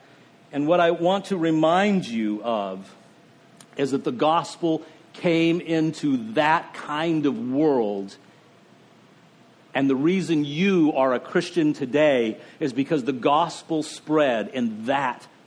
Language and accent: English; United States; because we are so us-centered, we are so American-centric, that we believe if it's rough here, that means that Jesus has to come back because we're not allowed as Americans to go through the tough time